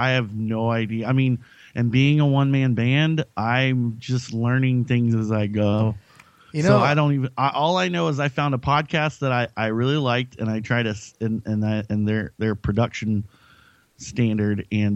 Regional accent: Macon, Georgia, United States; now in Portland, United States; Well, where I'm from Macon, Georgia, and that's like 2 hours south of Atlanta.

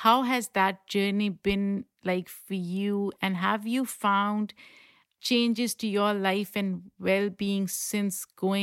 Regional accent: Pakistan; I come from a culture of meat eaters, right? I grew up in Pakistan eating meat.

